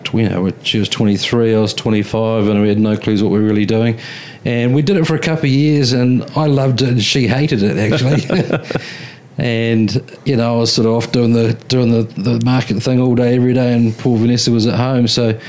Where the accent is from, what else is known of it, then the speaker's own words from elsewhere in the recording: New Zealand; we're Kiwi boys and girls and we can talk to anyone